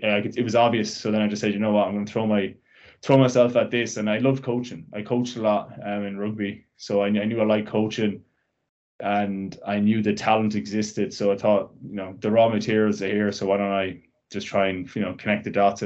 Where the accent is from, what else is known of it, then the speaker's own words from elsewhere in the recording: Galway, Connacht, Ireland; now in United States; so I grew up in Galway in a place called Castlegar.